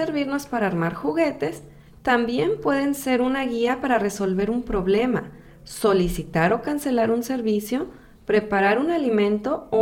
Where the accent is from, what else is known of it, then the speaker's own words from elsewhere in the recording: Guadalajara, Jalisco, Mexico; born there; A mí me gusta escuchar mariachi, porque nací en Guadalajara, Jalisco, y el mariachi es la música típica que allá se escucha.